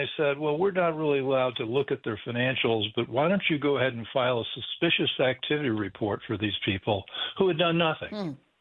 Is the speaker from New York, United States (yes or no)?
no; Indiana, United States; I'm from Indiana. They won't let you out of the state unless you can play the game.